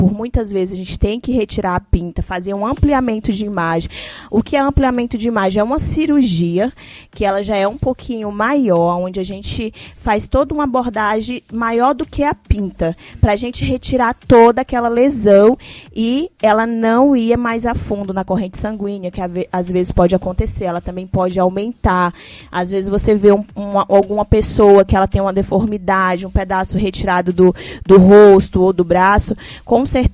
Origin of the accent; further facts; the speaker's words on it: Sena Madureira, Acre, Brazil; eu sou médica, sou de Sena Madureira, filha da Toinho, do Josué.